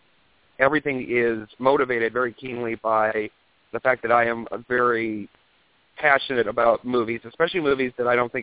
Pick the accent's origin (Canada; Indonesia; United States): Canada; Lake Cowichan, British Columbia; also born or lived in Alberta; I grew up in a town called Lake Cowichan. I had moved to Lake Cowichan, British Columbia. I had moved there when I was about 2, and I lived there until I was, 10. And then we moved to another small town called Eucluelet.